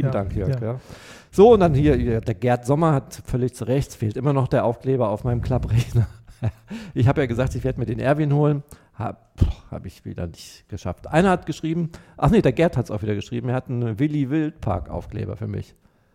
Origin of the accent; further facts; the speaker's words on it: Saxony, Germany; Also ich bin Ossi